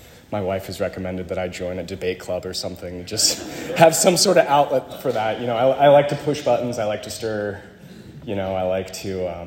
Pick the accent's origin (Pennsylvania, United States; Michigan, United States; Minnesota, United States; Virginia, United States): Virginia, United States; Alexandria; I'm from Alexandria, Virginia, originally.